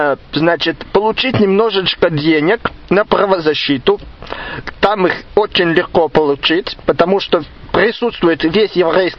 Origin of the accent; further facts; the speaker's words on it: Russia; born there; Я родился в России.